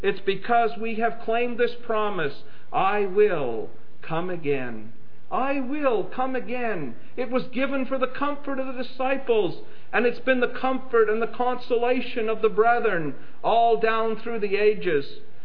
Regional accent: Canada; now in United States; My citizenship is Canadian.

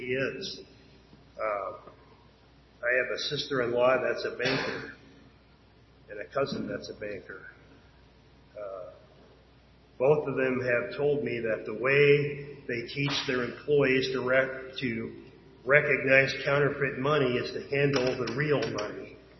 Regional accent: Newfoundland and Labrador, Canada; as a Newfoundlander, I was sharing this with the girls.

